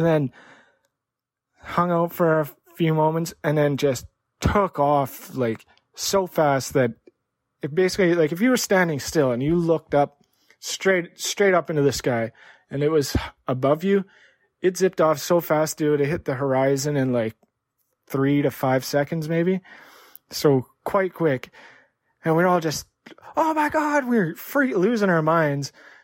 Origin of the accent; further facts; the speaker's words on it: Prince George, British Columbia, Canada; I grew up in Prince George, British Columbia, Canada. So that's a northern capital. And where we lived was on the northern edge of the city. It's a small city. At that time, it was maybe 70,000 people. And where we lived was on an acreage.